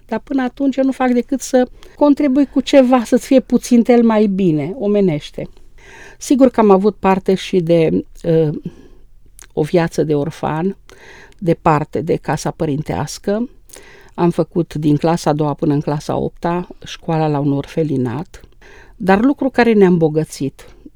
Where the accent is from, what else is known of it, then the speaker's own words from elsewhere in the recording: Feleac, Cluj County, Romania; Am copilărit la Feleac.